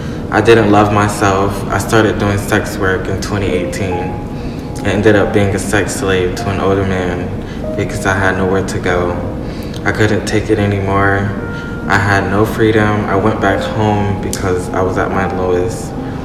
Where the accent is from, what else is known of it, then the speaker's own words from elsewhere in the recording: Florida, United States; I was scared I'd be turned down because I was from Florida, and during this time coming from different states was freaking people out.